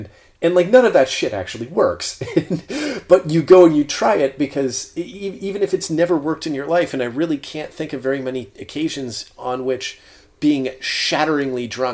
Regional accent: United States; As an American, it's just the beef must flow, I guess.

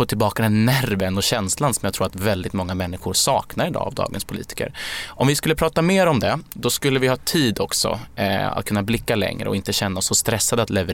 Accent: Sweden; Alltså glappet mellan det vi säger här i Stockholm och den verklighet som många ute i bruksorten där jag kommer ifrån upplever.

